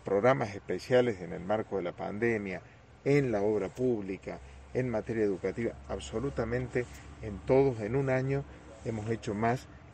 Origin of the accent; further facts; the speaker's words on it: Córdoba, Argentina; lo digo como cordobés.